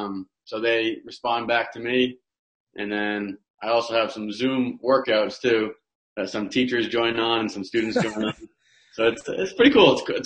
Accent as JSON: {"language": "English", "town": "Wayne", "region": "Maine", "country": "United States", "tie": "born or raised there", "said": "Growing up in the town of Wayne, just a great town to be in. In the summer, there's a lot of tourists that come there."}